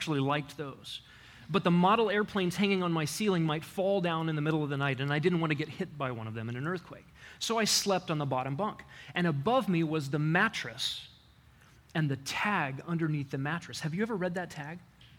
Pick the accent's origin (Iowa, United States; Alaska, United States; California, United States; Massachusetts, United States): Alaska, United States; My elementary school years, I grew up in Alaska, and I was afraid of three things.